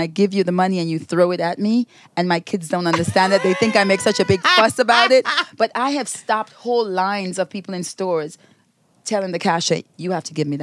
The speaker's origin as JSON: {"language": "English", "country": "Grenada", "tie": "born or raised there", "lives_now": "United States", "said": "When I was growing up in Grenada, I never heard the words"}